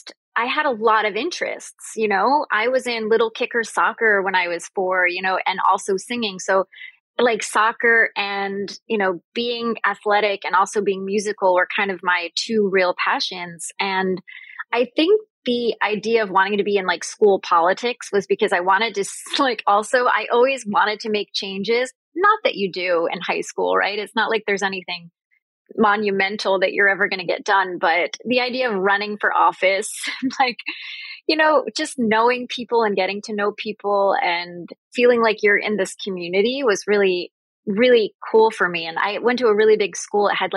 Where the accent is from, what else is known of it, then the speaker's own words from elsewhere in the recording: New York, United States; I grew up in the Hudson Valley, lower Hudson Valley part of New York, just like 50 miles up the river.